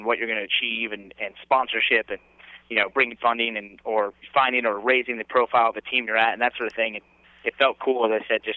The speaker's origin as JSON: {"language": "English", "town": "Stamford", "region": "Connecticut", "country": "United States", "tie": "born or raised there", "also_born_or_lived": "Westport", "said": "And I grew up in Stamford until I was 12 years old. I lived in Stamford, and then my family moved about 30 minutes north to Westport."}